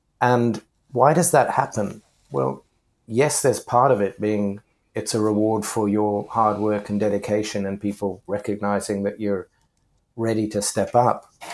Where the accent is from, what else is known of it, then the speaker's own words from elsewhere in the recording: Cape Town, Western Cape, South Africa; moved away as an adult; now in London, United Kingdom; I grew up in Cape Town in South Africa.